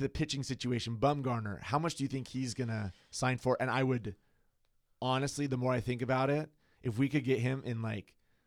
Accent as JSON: {"language": "English", "town": "San Diego", "region": "California", "country": "United States", "tie": "born or raised there", "said": "You know, I think that growing up in San Diego, having that Tony Gwynn homer experience is like all I need in life."}